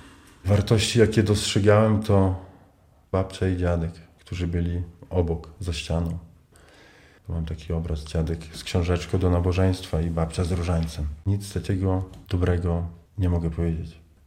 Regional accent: Hermanówka, Podlaskie Voivodeship, Poland; also born or lived in Białystok; Urodziłem się 82 roku, 1 marca w Białymstoku. Od urodzenia mieszkam we wsi Hermanówka.

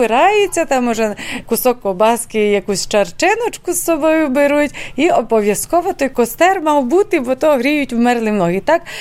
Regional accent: Volyn Oblast, Ukraine; Я почну з того, що я з Волині. То не так далеко. Звичаї в нас подібні, і в нас таке пов'язані, навіть мова в старших людей. Є такі діалекти, які тут вживаються і вживалися і в нас, в старого покоління

